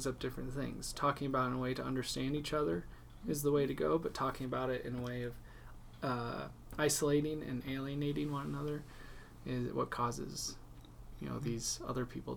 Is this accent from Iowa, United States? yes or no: yes; Iowa, United States; I grew up in Northwest Iowa, a little small farming community, 99% white.